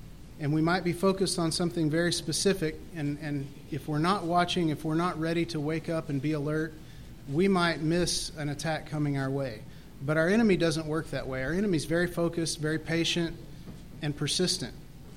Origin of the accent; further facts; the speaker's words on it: Texas, United States; when I got back to my hometown in Texas here